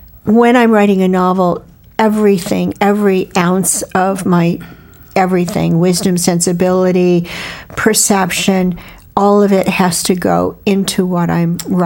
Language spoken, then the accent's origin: English; California, United States; something that I, as a Californian, had never experienced